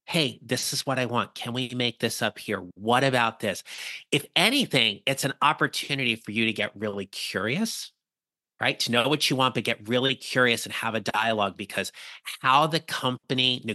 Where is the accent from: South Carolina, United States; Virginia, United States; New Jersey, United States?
New Jersey, United States; Now, Kate, you know this. I'm from New Jersey. It is part of my charm.